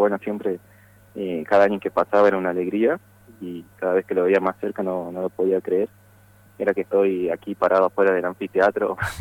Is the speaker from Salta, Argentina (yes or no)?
yes; Salta, Argentina; De Salta Capital.